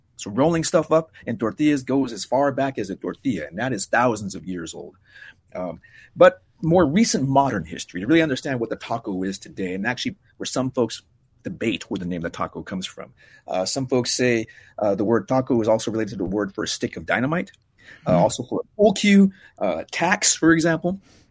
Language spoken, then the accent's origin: English; Arizona, United States; Now, I'm from Arizona. And Arizona is a pretty tough place to be a Mexican-American. Yeah. At any rate, you know, I grew up in a little town, a little farm town in southeast Arizona.